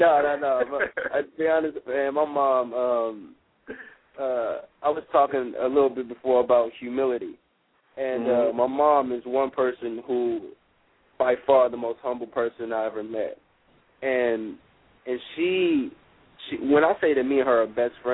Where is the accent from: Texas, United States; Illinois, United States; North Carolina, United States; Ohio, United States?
Ohio, United States; Cleveland; Cleveland, that's my city. That's my love. That's my town. Growing up, it was I was pretty privileged because my mom, she worked at NASA